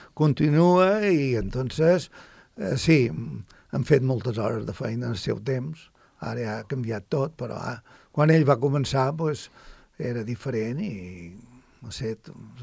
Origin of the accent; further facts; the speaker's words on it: Formentera, Balearic Islands, Spain; jo, quan vaig començar de petit a Formentera, hi havia 5 ferreries.